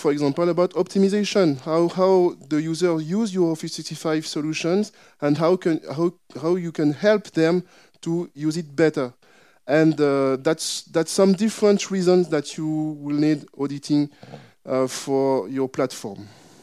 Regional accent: Paris, Île-de-France, France; I come from France. I come from Paris.

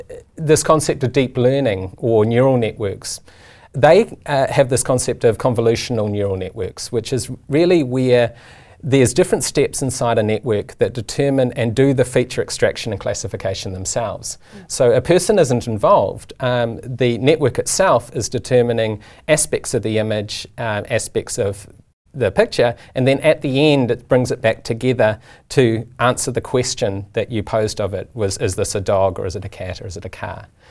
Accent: New Zealand; And I'm from New Zealand, which is the birthplace of Revolution R out of the University of Auckland.

